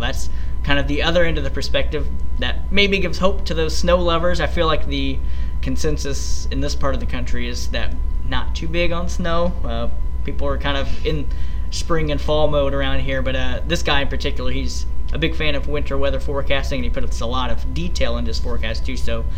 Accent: Indiana, United States; And back here, southern Indiana, where my hometown is, it was, you know, not as snowy, but still pretty cold.

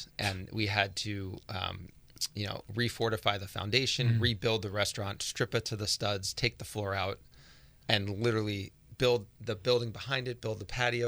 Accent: Philadelphia, Pennsylvania, United States; And I'm from Philadelphia, and that's a long way from home.

